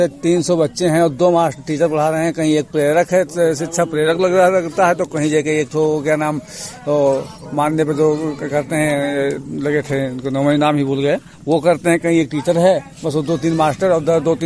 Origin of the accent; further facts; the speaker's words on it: Laukahi Tikaitpurwa, Uttar Pradesh, India; हम लौकाही टिकैतपुरवा के रहने वाले हैं।